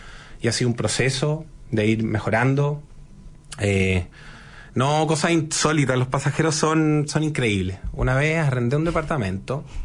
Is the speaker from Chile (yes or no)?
yes; Chile; nosotros como chilenos